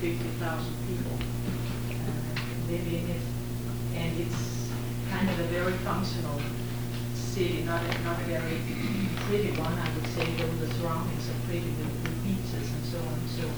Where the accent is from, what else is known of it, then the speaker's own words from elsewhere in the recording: Central Denmark Region, Denmark; here in the middle of Jutland is my hometown, which is a town of 40,000 people, and it's really very pretty situated at the largest river run in Denmark runs through it